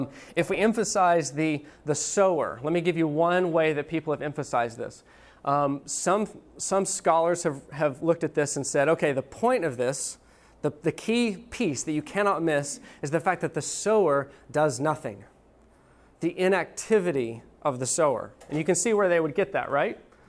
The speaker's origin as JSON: {"language": "English", "town": "Dallas", "region": "Texas", "country": "United States", "said": "I'm from Dallas."}